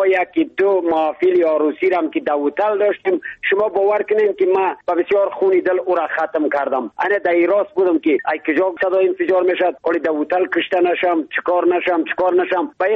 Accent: Badakhshan, Afghanistan

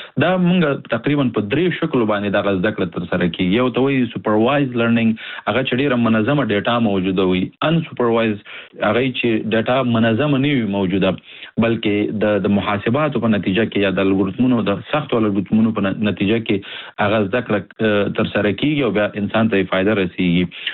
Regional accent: Nangarhar, Afghanistan; زه د افغانستان د ننګرهار ولایت څخه یم او په 2019 کې ما خپل ماسټري په کمپیوټر ساينس کې له انډیا څخه کړې.

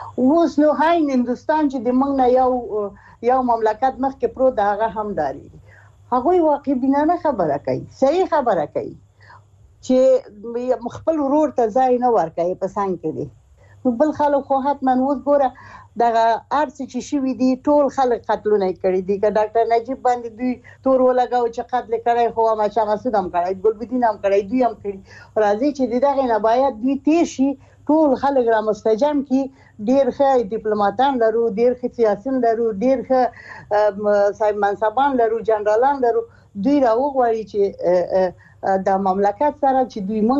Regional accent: Afghanistan; چې زه د افغانستان یم افغانۍ یم

